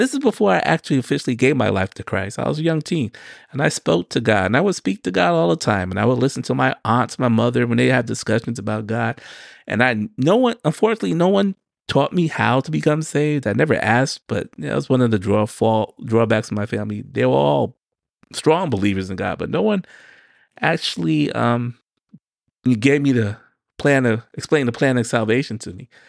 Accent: New York, United States; I had something similar growing up in New York. I go out at night, especially cold winter nights, and the snow out there, and it's bone chilling cold.

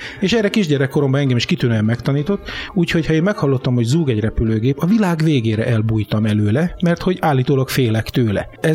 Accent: Mohács, Baranya, Hungary; also born or lived in Pécs, Hungary; Pécsen én baranyai születésű gyermek vagyok. Mohácson születtem, ott is jártam egy évig gimnáziumban, csak elköltöztünk Pécsre.

